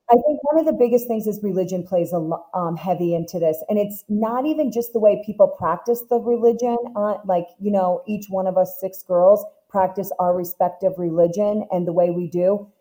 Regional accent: New York, United States; When I moved in from New York, I mean, I didn't really think about, you know, talking about religion that much.

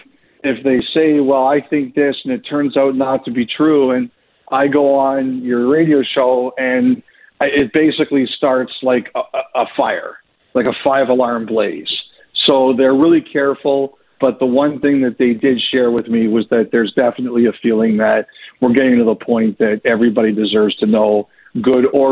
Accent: Canada; as much as I love Quebec, the idea of Quebec City as a Canadian

